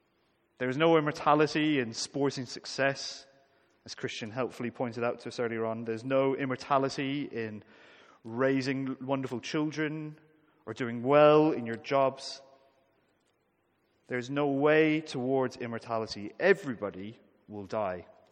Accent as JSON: {"language": "English", "country": "Ireland", "said": "Now, I'm not sure it's just because I'm an Irishman"}